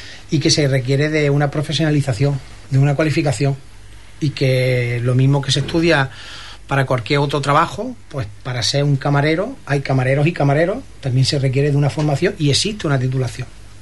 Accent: Jaén, Andalusia, Spain; Desde chiquitillo, pues desde Tasca, yo soy de Jaén

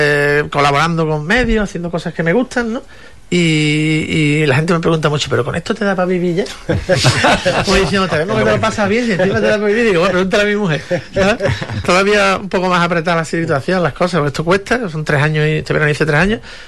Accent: Huelva, Andalusia, Spain; la pasión que tengo yo por mi tierra, ¿no? Por mi tierra, por no solo por Huelva capital, sino por toda la provincia.

